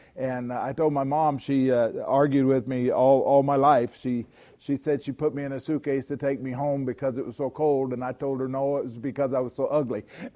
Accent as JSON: {"language": "English", "region": "Texas", "country": "United States", "tie": "born or raised there", "said": "and then my mom married a guy from Texas, and so I was raised in Texas. That's where the accent comes from."}